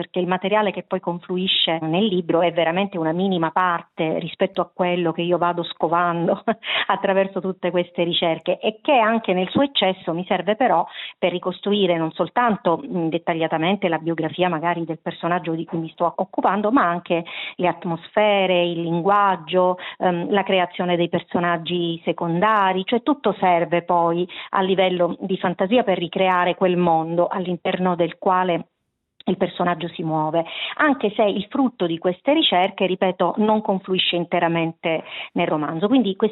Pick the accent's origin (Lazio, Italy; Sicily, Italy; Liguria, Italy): Sicily, Italy; da buona siciliana e da buona pirandelliana